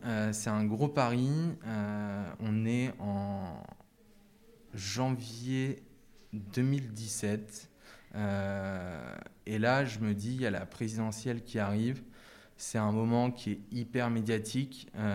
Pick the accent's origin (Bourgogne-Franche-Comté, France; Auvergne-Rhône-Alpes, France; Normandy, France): Normandy, France; Rouen; also born or lived in Amiens / Lille; Je viens pas de Paris, je viens de Rouen. Après, j'ai fait une partie de mon internat à Amiens, après je suis parti à Lille, donc j'ai pas mal bougé plutôt dans le nord de la France.